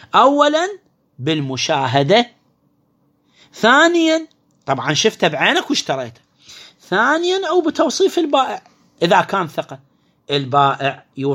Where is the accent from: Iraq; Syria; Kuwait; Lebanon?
Iraq